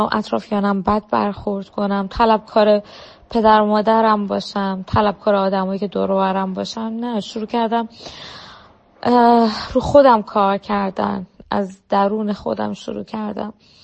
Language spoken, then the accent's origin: Persian; Iran; moved away; گفته بودم که من از ایران اومدم بیرون و هر چقدر که اومدم و فکرم از ایران میام بیرون میتونم زندگی بهتر اینجا داشته باشم، ولی نتونستم